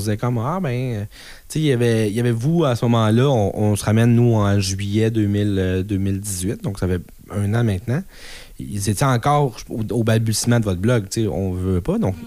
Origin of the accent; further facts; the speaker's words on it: Saint-Hyacinthe, Quebec, Canada; On est de Saint-Hyacinthe.